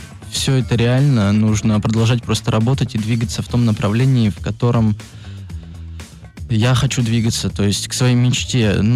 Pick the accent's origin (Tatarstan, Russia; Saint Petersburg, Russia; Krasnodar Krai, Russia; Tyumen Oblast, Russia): Saint Petersburg, Russia; потому что в родном городе мне было очень приятно выступать. Я очень активно и сильно... чувствовал поддержку и тепло наших болельщиков, именно петербуржцев